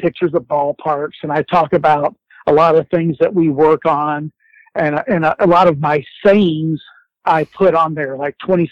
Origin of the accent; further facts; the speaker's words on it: Texas, United States; I grew up in Texas and I used to watch Daryl Royal and the University of Texas.